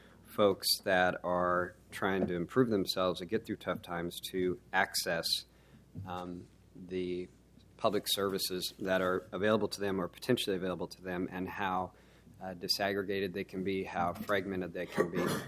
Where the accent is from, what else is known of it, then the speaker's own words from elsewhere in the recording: Newport, Oregon, United States; As a family who went through tough times as Oregon went through recessions, growing up in Newport, my family sought assistance